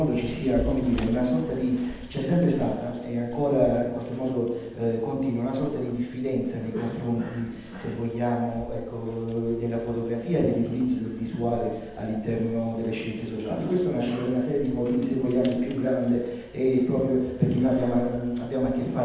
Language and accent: Italian; Salerno, Campania, Italy; io provengo da Salerno